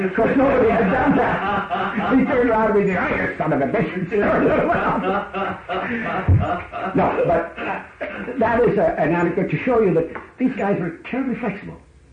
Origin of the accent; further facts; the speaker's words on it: Canada; Never been more proud of being a Canadian soldier than I was during the October crisis.